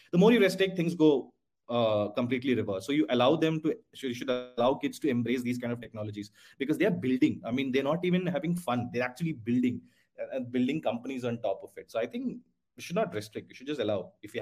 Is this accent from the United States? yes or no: no; Jamshedpur, Jharkhand, India; I was in my hometown in Jamshedpur, and there were these 11, 12-year-old kids.